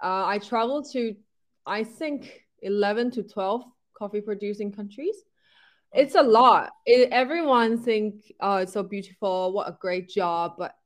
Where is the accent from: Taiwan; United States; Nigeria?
Taiwan; English is a second language; now in London, United Kingdom; But I'm originally from Taiwan and I've been in London for 9 years. So that's right now, London is my home.